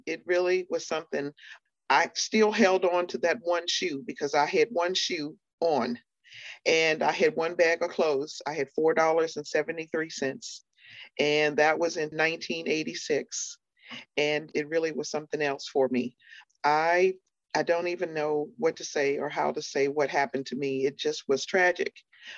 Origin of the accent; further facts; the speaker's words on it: Roanoke, Virginia, United States; In the home, I grew up in Roanoke, Virginia, and my mom died in front of me when I was 8.